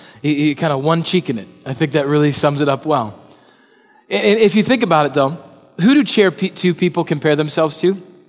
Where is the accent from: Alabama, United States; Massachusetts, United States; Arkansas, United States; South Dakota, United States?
South Dakota, United States; Rapid City; Now, I grew up in Rapid City, South Dakota. Now, if you've ever heard of that place, God bless you. But if you know where Mount Rushmore is, that's where Rapid City is. That's where I'm from.